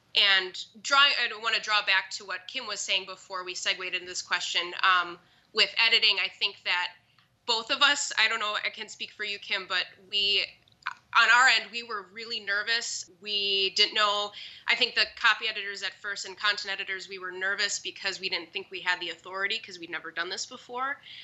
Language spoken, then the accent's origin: English; Wisconsin, United States; because, you know, we're all from central Wisconsin. You know, we're not from New York or, you know, Chicago or these big cities where publishing is so big.